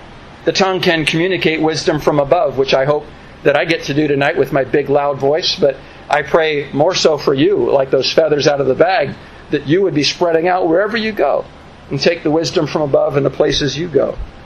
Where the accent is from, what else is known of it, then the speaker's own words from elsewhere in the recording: California, United States; moved away; I'm from California, and though I've been away from California for almost 17 years, I pay attention to the California wildfires